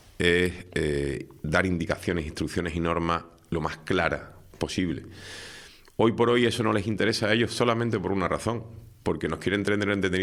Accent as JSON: {"language": "Spanish", "region": "Canary Islands", "country": "Spain", "said": "O es que llegaron ayer a Tenerife y saben cómo somos los tinerfeños."}